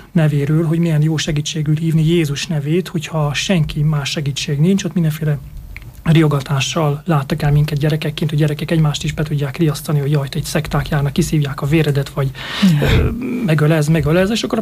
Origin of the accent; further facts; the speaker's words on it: Csíkszentmiklós, Harghita, Romania; Én Csíkszentmiklósi, és hát ugye Csíksomlyó mellett egy kis falu, ott keresztény gyökereim vannak, tehát olyan értelemben, hogy keresztény családban születtem